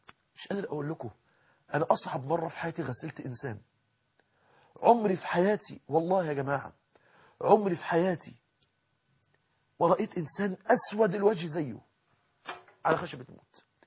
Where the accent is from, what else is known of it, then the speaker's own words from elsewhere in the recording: Egypt; احنا عندنا في مصر ما فيش الكلام ده